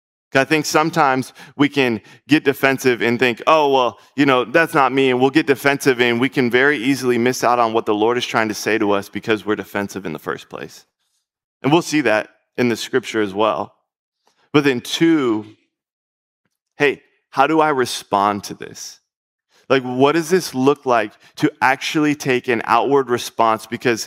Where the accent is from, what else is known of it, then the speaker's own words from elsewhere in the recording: Florida, United States; We are up here from Florida, and I thought we were going to be escaping the heat a little bit.